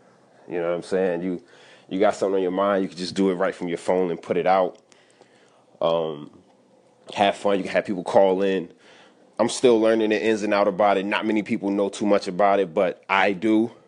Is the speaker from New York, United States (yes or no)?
no; New Jersey, United States; Just growing up in Jersey, my mother having her friends over, or she might be by herself.